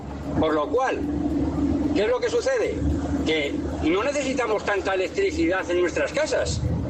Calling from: Madrid, Community of Madrid, Spain; de Madrid.

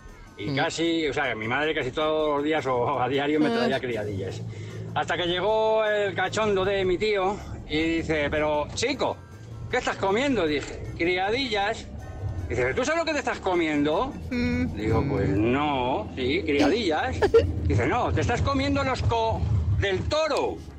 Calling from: Madrid, Community of Madrid, Spain; de Madrid.

